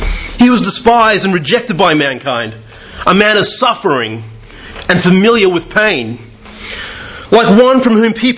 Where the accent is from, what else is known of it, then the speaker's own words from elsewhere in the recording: Brisbane, Queensland, Australia; also born or lived in Papua New Guinea; I bring you greetings from Brisbane. I guess just a bit about myself. I was born in Papua New Guinea, and I think I was probably about 15 months old when we first moved down to Brisbane.